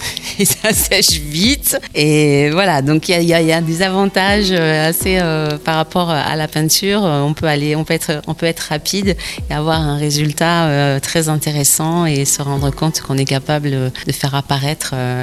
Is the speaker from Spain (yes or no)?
no; Île-de-France, France; Alors moi j'arrive de la région parisienne. J'ai passé ma seconde, ma première et ma terminale sur l'île Jourdain. Puis j'ai passé mon bac à Auch et j'ai fait ma première année d'études sur Toulouse.